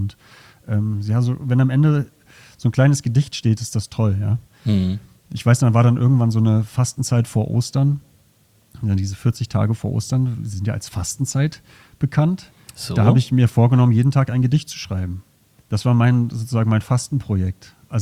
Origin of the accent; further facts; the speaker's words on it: Berlin, Germany; moved away as an adult; ich bin in Berlin aufgewachsen, kenne so gefühlt jede Straße, jede Gegend